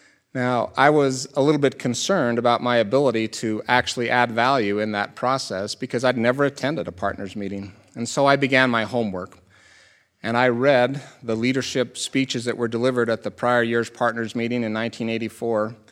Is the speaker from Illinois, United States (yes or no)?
no; Utah, United States; now in New York City, United States; Bonnie and I grew up in Utah, and we always look forward to the privilege of returning to the Western United States.